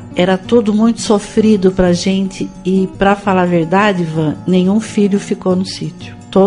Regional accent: Valinhos, São Paulo, Brazil; born there; eu nasci num sítio em Valinhos, um sítio de figo, que era a capital do figo roxo.

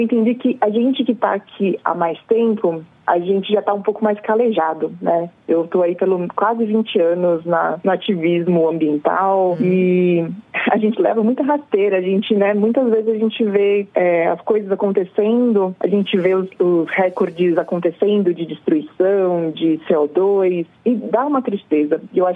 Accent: São Paulo, Brazil; eu sou de São Paulo, da capital, e aqui era a cidade da Garoa.

